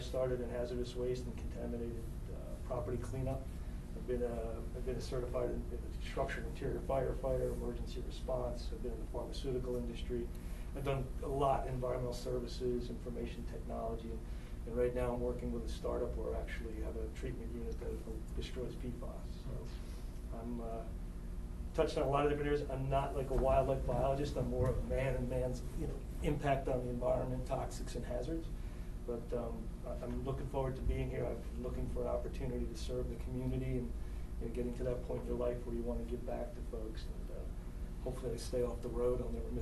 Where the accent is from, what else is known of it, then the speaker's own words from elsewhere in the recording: Northern United States, United States; accent: Yankee; I still got my Yankee accent back. But we went back up north